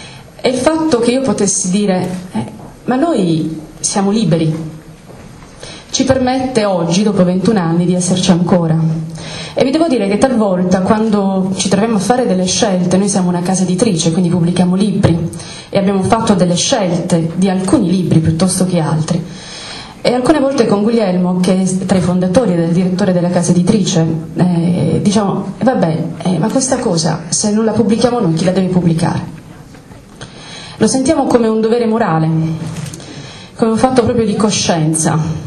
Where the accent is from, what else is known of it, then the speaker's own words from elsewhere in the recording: Bari, Apulia, Italy; now in Terlizzi, Italy; io non sono salentina, sono barese, diciamo, spudoratamente barese, diciamo. Vivo tra Molfetta, che è la sede della casa editrice, e Terlizzi, che è la città dove vivo